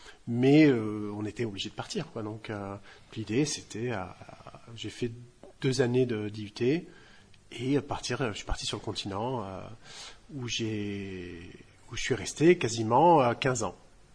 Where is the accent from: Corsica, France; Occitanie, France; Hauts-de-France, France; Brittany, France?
Corsica, France; Calvi; moved away as an adult; also born or lived in Bastia / Corte; Je suis né, j'ai grandi à Calvi, je suis né à Bastia, comme tout le monde. En fait, je suis parti pendant mes études. Je suis parti de Calvi. J'ai d'abord été à Corté, après j'étais sur le continent.